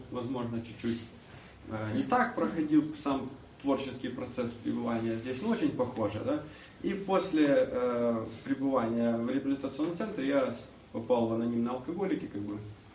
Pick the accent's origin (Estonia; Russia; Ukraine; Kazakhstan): Ukraine; Kyiv; я вообще сам из Киева